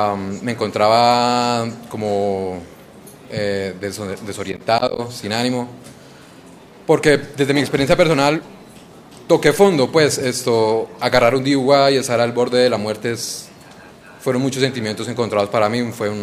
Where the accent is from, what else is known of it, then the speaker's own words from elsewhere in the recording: Colombia; colombiano